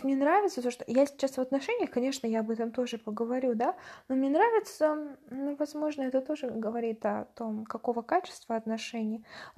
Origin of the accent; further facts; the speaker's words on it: Russia; я русская, я из России, что такой бэкграунд исторический, литературный, какой-то вот идейно-духовный.